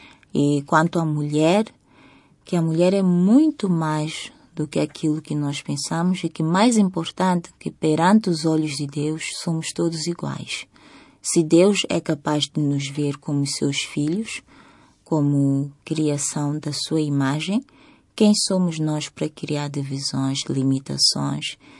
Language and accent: Portuguese; Mozambique; now in Johannesburg, South Africa; Bom, a minha família e eu mudamos de Moçambique para a África do Sul em 1993. E estamos lá até hoje.